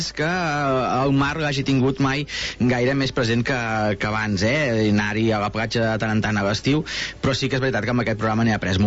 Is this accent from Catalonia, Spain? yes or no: yes; Arenys de Munt, Catalonia, Spain; Jo no és que sigui de muntanya, jo sóc nascut a Arenys de Munt, he viscut tota la meva infantesa, joventut i fins ben gran a Arenys de Munt.